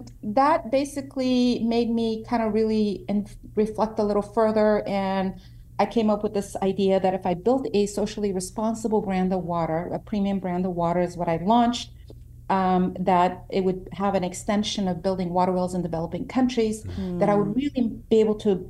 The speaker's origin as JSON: {"language": "English", "country": "United States", "tie": "born or raised there", "said": "Because you know, growing up in the States, I grew up with Kate Moss being the Vogue cover"}